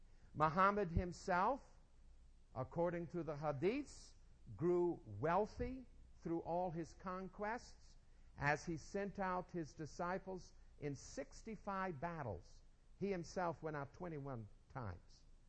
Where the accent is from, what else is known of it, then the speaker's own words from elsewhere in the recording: New York City, New York, United States; immediately I get suspicious because I'm from New York City. I don't know what it is with New Yorkers, the cynicism, or whatever it is. I grew up in a non-Christian home